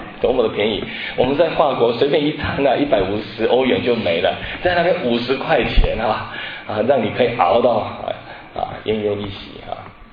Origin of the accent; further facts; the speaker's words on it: United States; 我说：“什么叫走后门啊？我们从美国来的，不晓得什么叫走后门。”